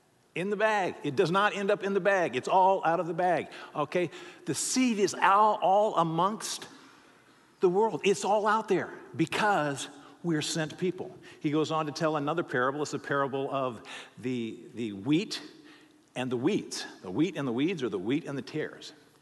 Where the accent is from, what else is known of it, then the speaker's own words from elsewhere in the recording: Lincoln, Nebraska, United States; because I grew up in Lincoln, Nebraska. It's where the state capital is.